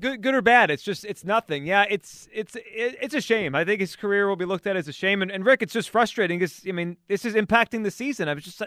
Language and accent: English; New Jersey, United States; Kyrie and I think are we're both from New Jersey.